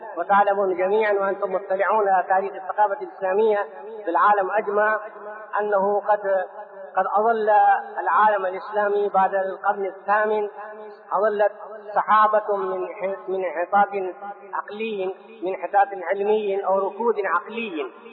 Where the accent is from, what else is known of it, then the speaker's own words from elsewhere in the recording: India; أن أتحدث عليكم في اختصار عن بلدي الهند التي ليس لها حق علي فحسب